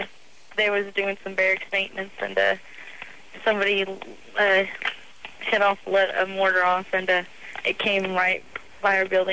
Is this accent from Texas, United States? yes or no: yes; Texas, United States; I'm from Texas.